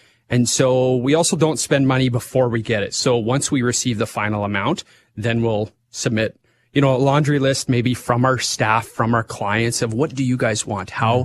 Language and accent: English; Swift Current, Saskatchewan, Canada; I grew up in Swift Current and we drove everywhere for everything.